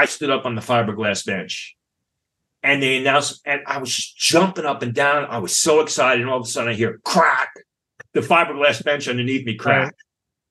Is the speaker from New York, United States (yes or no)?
yes; New York, United States; And I'm from New York. I'm like, well, I hope the car's here when we get back.